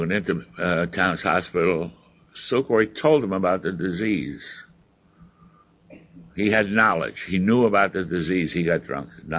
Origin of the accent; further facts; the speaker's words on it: New York, United States; It was very common. I'm from New York. It was very common all over to have soup kitchens